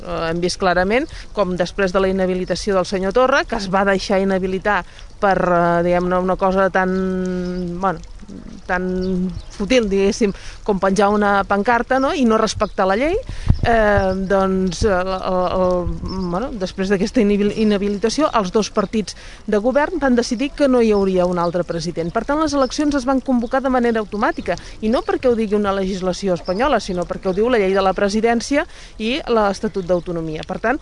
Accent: Valls, Catalonia, Spain; tots els que som de Valls sabem el que representen les festes desenals

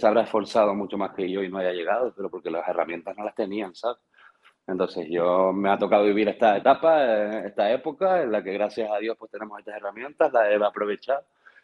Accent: Canary Islands, Spain; a mí me llena de orgullo como canario el poder de presumir de eso, de que la gente está cantando por ahí estas letras y expresiones canarias que yo las he mamado desde chiquitito

